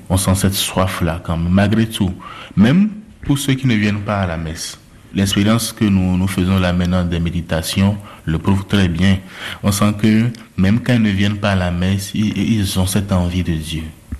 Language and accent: French; Benin; now in France; Chez nous, au Bénin, une idée que le curé a se met très vite en route